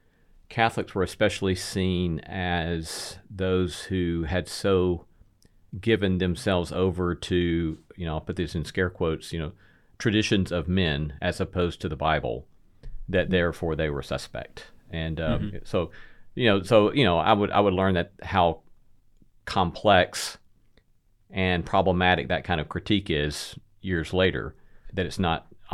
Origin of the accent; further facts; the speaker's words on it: Alabama, United States; I was raised in Alabama, then went to school in Nashville